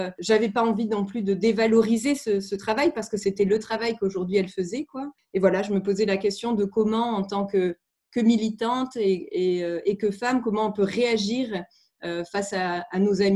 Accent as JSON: {"language": "French", "town": "Marseille", "region": "Provence-Alpes-Côte d'Azur", "country": "France", "said": "Moi, je suis de Marseille"}